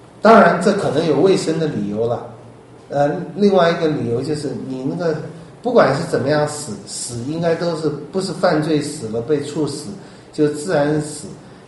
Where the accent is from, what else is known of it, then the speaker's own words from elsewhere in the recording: China; 我们中国人有些很坏的习惯，包括还要什么停尸49天啊